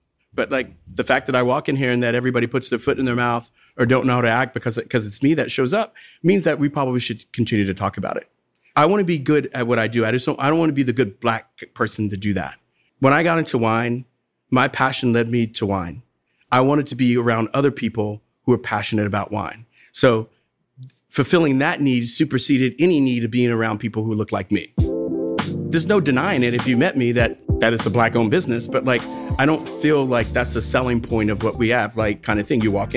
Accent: United States; It always seemed weird as an American

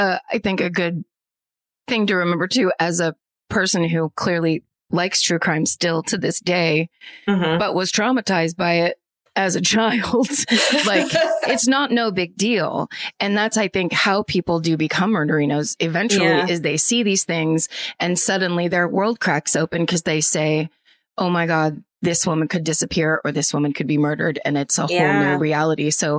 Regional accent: Farmington, New Mexico, United States; I grew up in Farmington, New Mexico. I don't know if we get that many emails from New Mexico.

